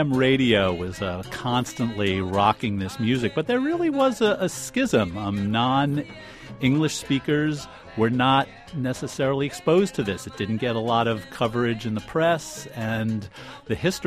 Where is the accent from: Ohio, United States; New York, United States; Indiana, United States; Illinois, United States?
New York, United States; Well, I was growing up in New York at this point in time